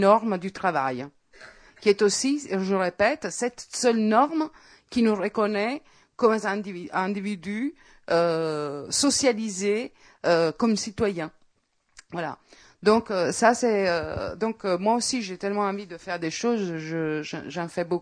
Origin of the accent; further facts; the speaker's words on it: Italy; je ne mets presque jamais les pieds dans mon pays d'origine